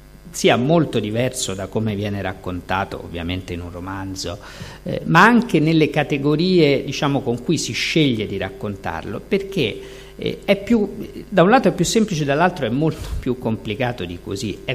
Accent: Rome, Lazio, Italy; perché io sono romano

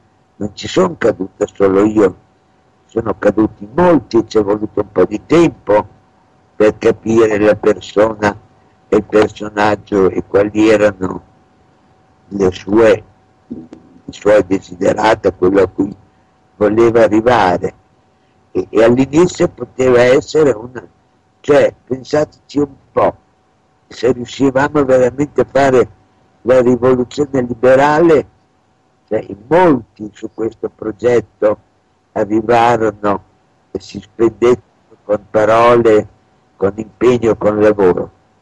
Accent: Bologna, Emilia-Romagna, Italy; Io sono bolognese

